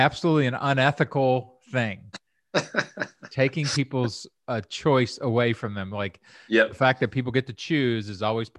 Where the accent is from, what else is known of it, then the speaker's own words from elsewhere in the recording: Kentucky, United States; because I grew up in Kentucky.